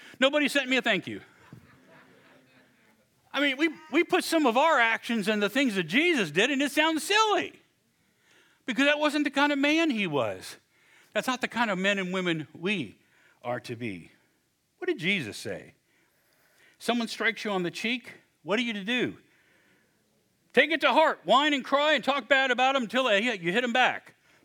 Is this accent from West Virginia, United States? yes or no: yes; West Virginia, United States; all my life growing up in West Virginia, people would kill me a hilljack, a hillbilly, stump jumper.